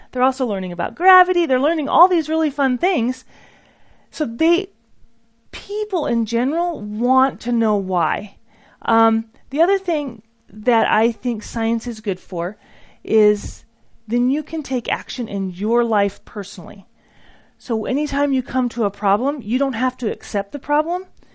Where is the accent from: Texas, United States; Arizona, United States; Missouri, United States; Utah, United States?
Utah, United States; Orem; also born or lived in Hawaii / Idaho / North Dakota; I'm from Orem, Utah.